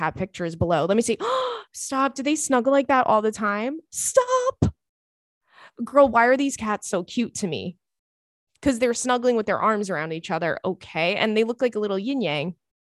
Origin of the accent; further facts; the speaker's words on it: United States; It makes me feel very like dumb and silly as an American